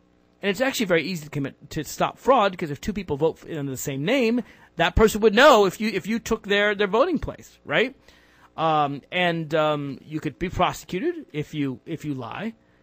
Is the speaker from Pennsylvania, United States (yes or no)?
no; Virginia, United States; I've been picking on my home state of Virginia